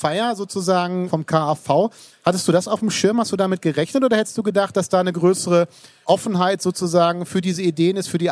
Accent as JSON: {"language": "German", "region": "Lower Saxony", "country": "Germany", "said": "ich muss ja als Niedersachse und Nordrhein-Westfalen mal gucken, wo liegt Aschaffenburg."}